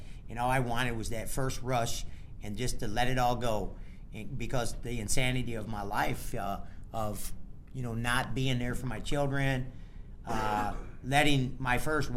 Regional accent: Rockford, Illinois, United States; and I'm actually from Rockford

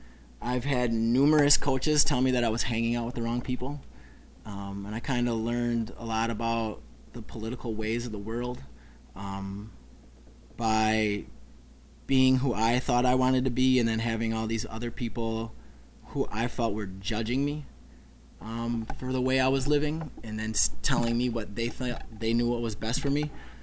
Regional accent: New Berlin, United States; I grew up in New Berlin, like I said

